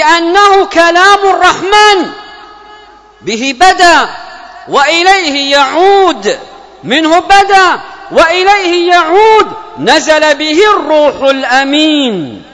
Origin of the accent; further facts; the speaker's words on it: Yemen; اللهم ادفع عن بلادنا اليمن وسائر بلاد